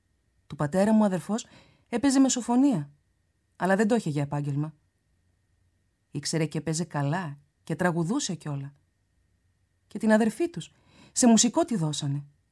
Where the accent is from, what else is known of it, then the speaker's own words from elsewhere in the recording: Izmir, İzmir, Turkey; Και είμαι Σμυρνιά. Και η μάνα μου. Και εγώ και όλο μου το σόι είμαστε Σμυρνοί.